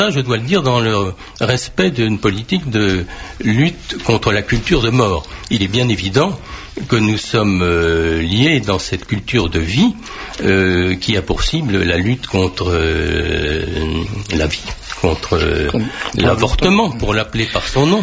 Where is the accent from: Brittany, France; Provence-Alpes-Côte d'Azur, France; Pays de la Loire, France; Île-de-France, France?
Brittany, France; moi je suis breton, j'habite la Bretagne